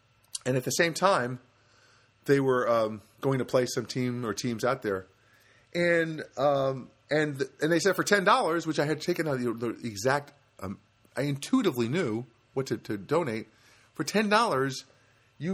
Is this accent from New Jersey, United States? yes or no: yes; New Jersey, United States; Because I'm from Jersey, and I would say, hey, I'm from Jersey. That's how we talk, you know.